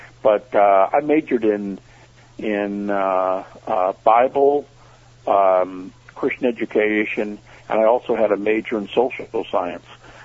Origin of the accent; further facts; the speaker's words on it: Detroit, Michigan, United States; also born or lived in Indiana; I grew up in the Detroit area almost exclusively. I lived for a year or so in Indiana, and I did live in western Michigan, but almost totally in Detroit in my early years, and my schooling likewise.